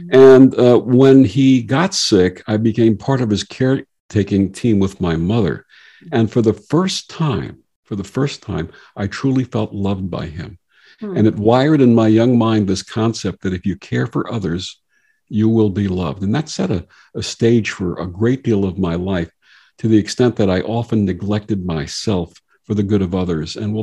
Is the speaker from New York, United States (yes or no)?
yes; Brooklyn, New York, United States; As I said, I was growing up in Brooklyn. I had a lot of unusual experiences as a child